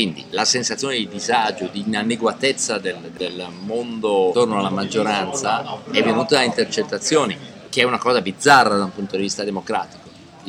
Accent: Lombardy, Italy; Io sono un lombardo, sto al nord

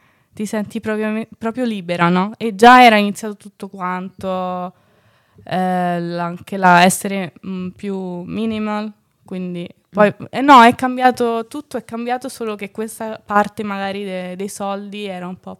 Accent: Rome, Lazio, Italy; anche se sono di Roma, ma Garbatella è tanto paese, è sempre stato tanto paese, adesso è cambiata, invece sta cambiando

